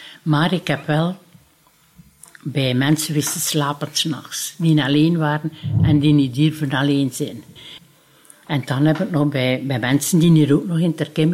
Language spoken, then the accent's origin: Dutch; Bavegem, Flanders, Belgium; born there; En ja, ik ben geboren in Bavegem. Ik ben getrouwd in Bavegem en nu woon ik 2 jaar... hier in de assistentiewoning.